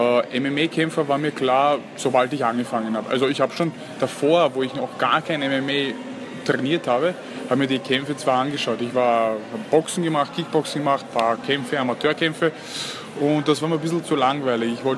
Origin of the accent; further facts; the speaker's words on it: Vienna, Austria; born there; bin 25 Jahre alt, geboren in Wien, gebürtig aus Serbien, also die Eltern.